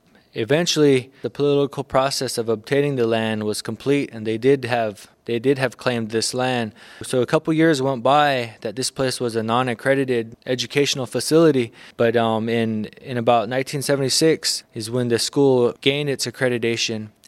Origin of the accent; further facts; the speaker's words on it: Rocky Ridge, Arizona, United States; now in Bay Area, United States; I'm Dene from Arizona, from a place called Denebito, but some people know it as Rocky Ridge. I came out here in 2003 when the school was accredited, and I've been living in the Bay Area